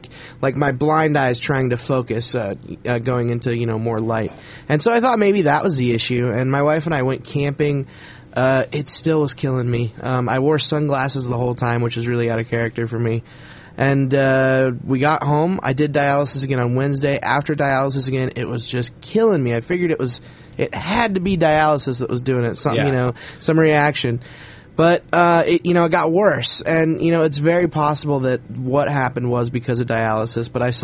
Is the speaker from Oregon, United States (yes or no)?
yes; Roseburg, Oregon, United States; I went down to my hometown in Roseburg last Sunday